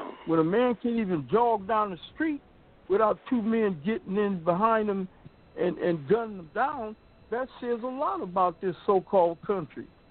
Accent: United States; born there; I don't like to say I'm an American. I'm an African who happened to be born in America.

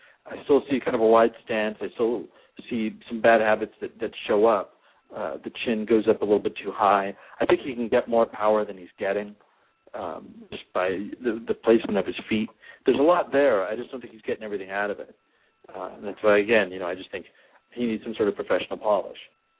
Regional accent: United States; You know, we're so American-centric.

